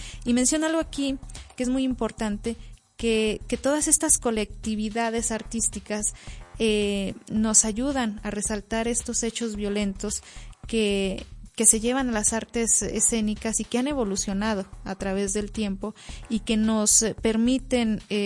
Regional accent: Mexico; Como mexicanos también creo que evitamos muchísimo los conflictos

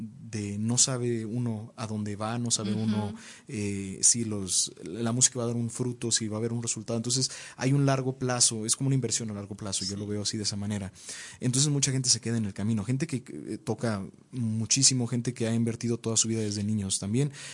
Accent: Durango, Mexico; born there; Yo les dije, no soy de Ciudad de México. Tengo la fortuna de haber nacido en Durango.

